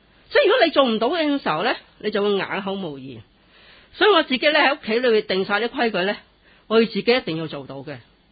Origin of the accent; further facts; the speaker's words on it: China; 咁我哋中国人九大鬼噶嘛